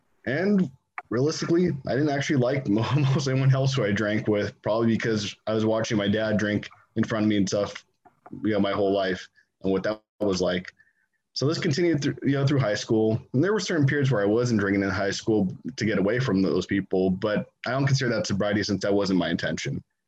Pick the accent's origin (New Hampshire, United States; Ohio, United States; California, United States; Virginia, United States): California, United States; Grover Beach; I was born and raised here in Grover Beach, California, in San Luis Obispo County on the Central Coast, for those of you who aren't familiar with the area.